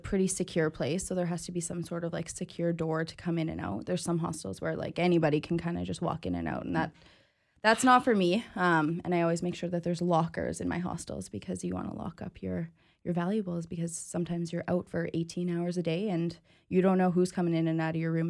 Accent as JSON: {"language": "English", "town": "Winnipeg", "region": "Manitoba", "country": "Canada", "said": "I'm always really conscious to not say I'm from Winnipeg because when you're meeting people from Europe and you're meeting people from all over the world, nobody knows where Winnipeg is."}